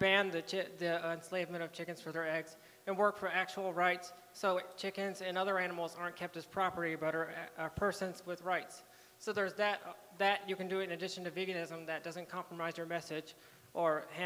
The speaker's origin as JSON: {"language": "English", "region": "North Carolina", "country": "United States", "said": "I'm an activist from North Carolina."}